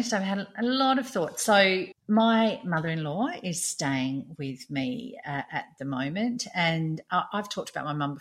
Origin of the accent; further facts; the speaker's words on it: Australia; now in Qatar; I'm an Aussie who's based in Qatar